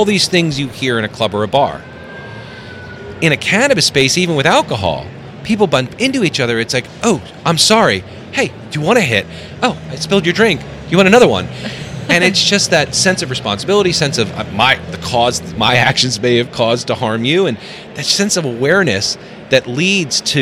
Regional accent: New York City, New York, United States; I was raised in New York City. There's no bigger city.

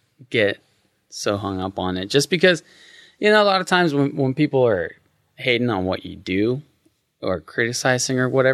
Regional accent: Cypress, Texas, United States; Well, I grew up in the Cypress area. And then I ended up moving to Washington Avenue and like the Arts District.

